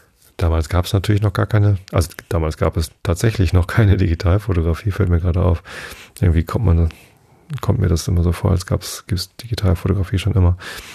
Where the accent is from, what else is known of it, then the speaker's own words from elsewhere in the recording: Wistedt, Lower Saxony, Germany; Ich bin ja in Visted aufgewachsen.